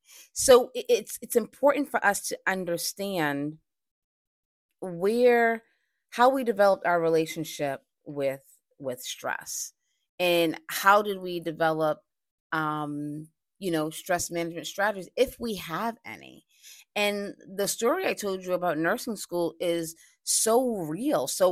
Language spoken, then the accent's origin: English; Boston, Massachusetts, United States; I recently did a stress seminar in Boston, my hometown